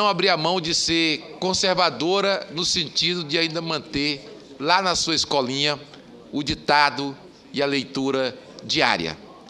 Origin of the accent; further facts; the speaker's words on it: Fortaleza, Ceará, Brazil; born there; Eu nasci em Fortaleza, embora...